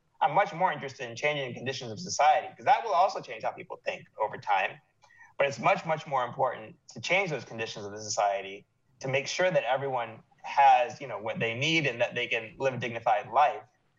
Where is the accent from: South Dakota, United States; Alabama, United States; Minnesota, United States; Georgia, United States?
Georgia, United States; Atlanta; even though I grew up in Atlanta, which is like the biggest black middle class in the United States.